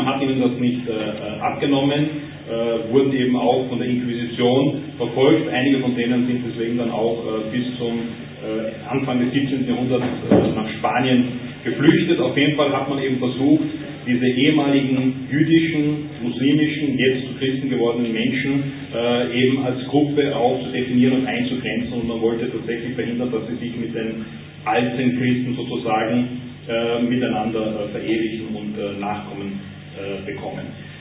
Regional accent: Linz, Upper Austria, Austria; in meiner alten Heimatstadt Linz

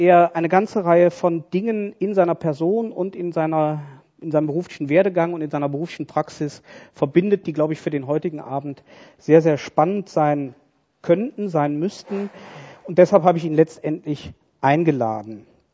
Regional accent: Cologne, North Rhine-Westphalia, Germany; Ich komme ja aus Köln und in Köln ist es so, wenn man eine Sache zum zweiten Mal macht, hat man eine Tradition.

